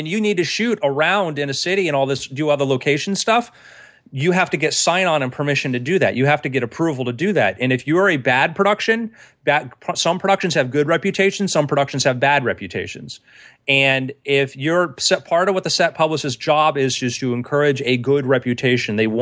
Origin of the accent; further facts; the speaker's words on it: Fort Lauderdale, Florida, United States; David Copperfield was shooting a TV special in my hometown in Fort Lauderdale.